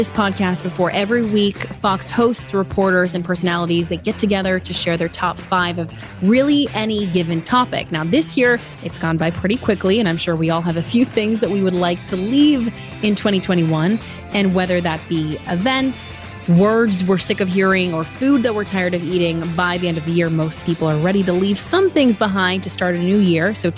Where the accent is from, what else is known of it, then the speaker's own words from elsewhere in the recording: Switzerland; I am, so I'm deeply offended. Kidding.